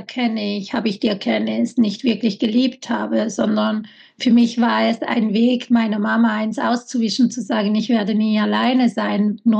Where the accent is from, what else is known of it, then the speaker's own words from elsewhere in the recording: Italy; ich bin Italienerin